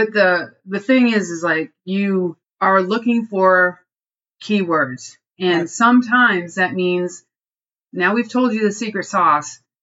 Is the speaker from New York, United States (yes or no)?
no; Massachusetts, United States; now in Georgia, United States; I grew up in Massachusetts. I thought I'd be working for Mass Wildlife, the state agency, you know, just love the people. And here I am in Georgia and all my mentors have retired.